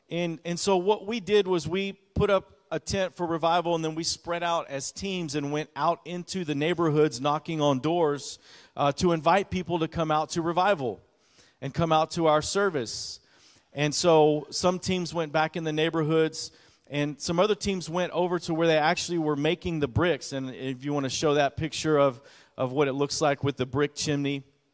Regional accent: Texas, United States; I'm a pastor. I'm from Texas.

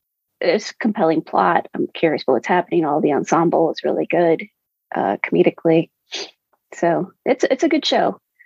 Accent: California, United States; I grew up in California. We don't talk about the weather that much here.

